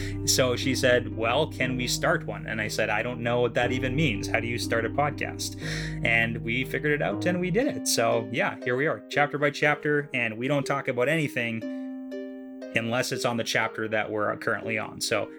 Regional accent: Canada; Because I'm from Canada. We don't have those here as far as I'm aware.

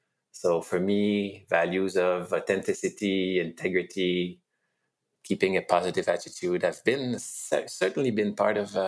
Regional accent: Montreal, Quebec, Canada; Oh, pretty much grew up in Montreal all my life. Grew up in the eastern townships in the remote areas

